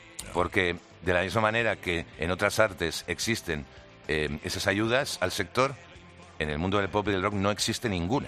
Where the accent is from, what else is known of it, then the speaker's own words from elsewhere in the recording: Barcelona, Catalonia, Spain; Soy el artista barcelonés con más canciones sobre Barcelona ciudad.